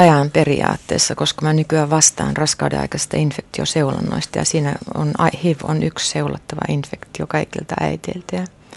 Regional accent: Sodankylä, Lapland, Finland; moved away as an adult; also born or lived in London; now in Oulu, Finland; mä tulin itse Sodankylästä ja tulin Ouluun silloin 73 opiskelemaan tänne Oulun yliopistoon ja siltä tiimoilta on jäänyt sitten Oulun töihin. Eikä ole koskaan tullut muutettua. Me pari vuotta olin Lontoossa, mutta muuten ollut aina Oulussa.

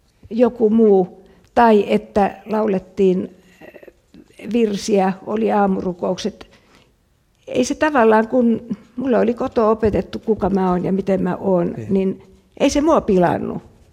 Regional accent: Tampere, Pirkanmaa, Finland; mä oon kasvanut Tampereella tosi pienessä seurakunnassa ja käynyt ihan tavallista koulua. Tampereen yhteiskoulun kasvatti

